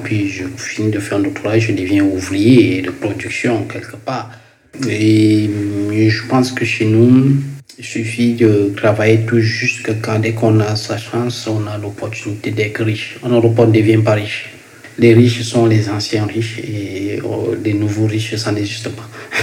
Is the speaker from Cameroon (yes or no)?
yes; Cameroon; Moi, je suis Camerounais